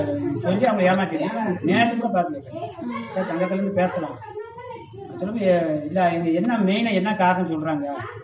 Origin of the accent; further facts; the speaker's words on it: Munnar, Kerala, India; born or raised there